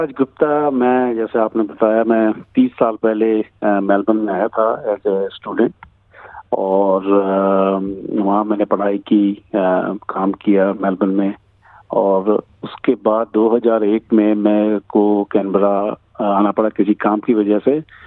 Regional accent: Nagaland, India; तो मैं उसी क्षेत्र से हूँ, यरबी जो एक जगह है गंगालैंड

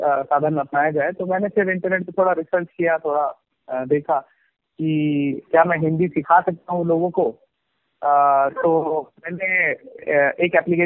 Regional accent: Pure Barman, Uttar Pradesh, India; now in Lucknow, India; मैं लखनऊ में रहता हूँ लेकिन जो मेरा गांव है वो उसका नाम है पूरे बर्मन जो कि बाराबंकी में है।

